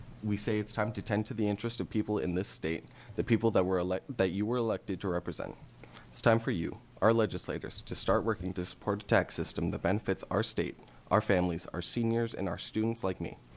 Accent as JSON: {"language": "English", "town": "Portland", "country": "United States", "tie": "born or raised there", "said": "I grew up in Portland primarily. I moved around a lot due to economic circumstances in my childhood. As a result, grew up very acutely aware of how the income inequality in Portland affects different groups."}